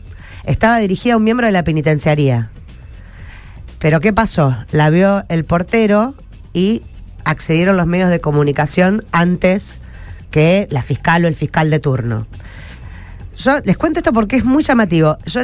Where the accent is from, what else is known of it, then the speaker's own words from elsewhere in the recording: Argentina; se dio cuenta recién que somos argentinos, que estamos dentro del territorio nacional